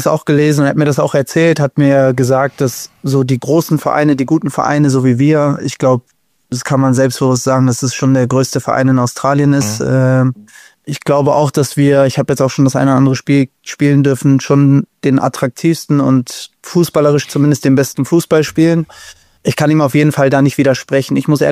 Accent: Turkey; ich als Türke

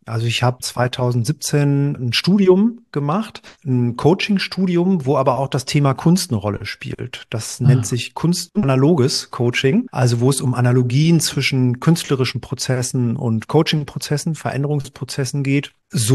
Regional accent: Bielefeld, North Rhine-Westphalia, Germany; now in Hamburg, Germany; Ich bin jetzt hier in Hamburg. Ich komme ursprünglich aus Ostwestfalen, aus Bielefeld. Habe da auch meine ersten Musikerfahrungen.

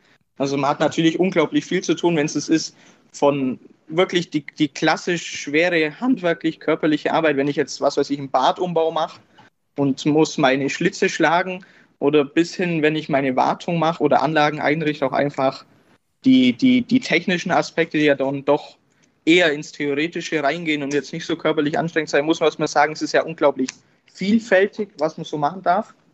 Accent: Memmingerberg, Bavaria, Germany; Ich komme aus Memminger Berg. Das ist direkt neben Memmingen im Unterallgäu. Genau, ich bin jetzt 21 Jahre alt

